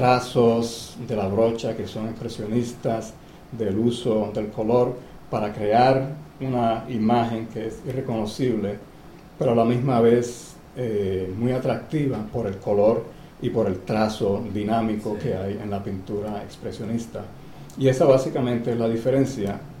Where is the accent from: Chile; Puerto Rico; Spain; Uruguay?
Puerto Rico; las tradiciones y el folclore de mi isla, de Puerto Rico, de donde yo vengo.